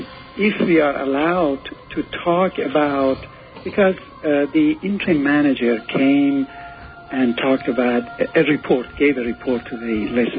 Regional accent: Iran; I'm from Iran

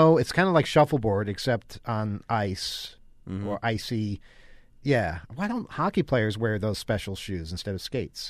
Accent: United States

